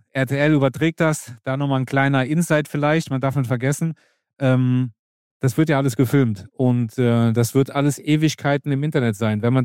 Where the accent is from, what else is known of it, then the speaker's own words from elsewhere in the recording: Frankenberg, Hesse, Germany; now in Frankfurt, Germany; ich bin in Frankenberg geboren, aufgewachsen, bezeichne mich als absoluten Hessen, habe in Kassel studiert, dann bin ich nach Frankfurt.